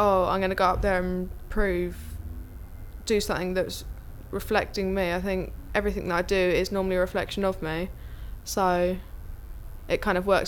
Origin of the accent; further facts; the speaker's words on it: Godstone, South East England, United Kingdom; I'm 17, 29th of April. And I'm from Godston